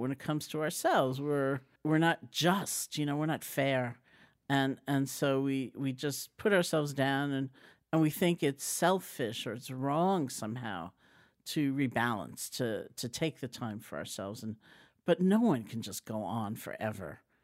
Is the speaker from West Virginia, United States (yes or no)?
no; Washington Heights, New York, United States; but me, growing up in Washington Heights, maybe me.